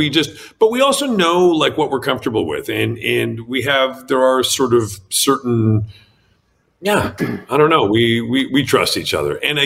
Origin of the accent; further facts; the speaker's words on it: Canada; being Canadian just gives you a little bit of a different perspective, you know, which is, but again, I don't know if it's being Canadian or just being, you know, where I'm from